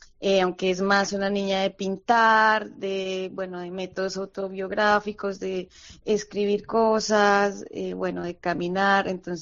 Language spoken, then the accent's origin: Spanish; Colombia; colombiana, soy